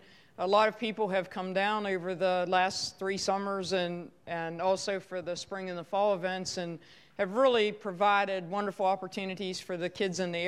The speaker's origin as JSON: {"language": "English", "town": "Westernport", "region": "Maryland", "country": "United States", "tie": "born or raised there", "said": "I actually was born and raised in Western Port, and when I grew up, it was a middle-class town. There was a lot of factories, a lot of jobs, and so there were a lot of families around."}